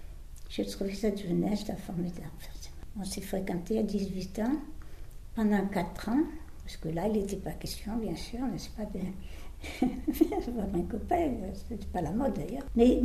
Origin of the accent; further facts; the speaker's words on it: Brest, Brittany, France; born there; Je suis née à Brest en 1920, où j'ai exercé le métier de coiffeuse.